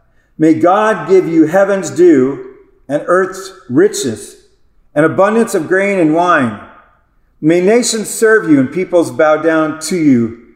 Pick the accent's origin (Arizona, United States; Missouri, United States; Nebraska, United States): Arizona, United States; They think I have an accent. I'm like, I'm from Arizona. We don't have an accent.